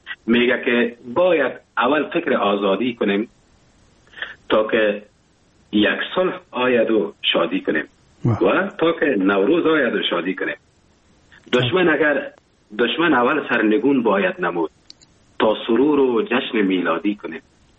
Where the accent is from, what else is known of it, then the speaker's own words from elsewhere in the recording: Afghanistan; now in Germany; من از افغانستان بر آمدم به کشور آلمان آمدم،